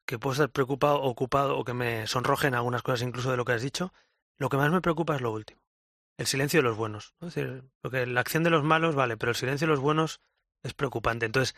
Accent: Spain; Como cualquier español, con un poquito más de formación o información.

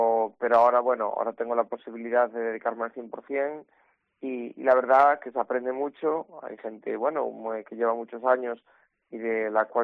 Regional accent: Vilagarcía de Arousa, Galicia, Spain; cuando va de vacaciones y le preguntan, ay, ¿de dónde sois? Por la gente le dicen Vila García.

